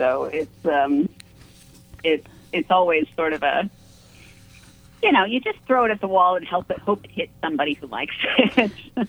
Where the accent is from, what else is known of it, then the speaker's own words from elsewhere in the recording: Pennsylvania, United States; also born or lived in Arizona; previous books took place at least partially in Western Pennsylvania, which is where I went to high school. We moved from Arizona to Pennsylvania.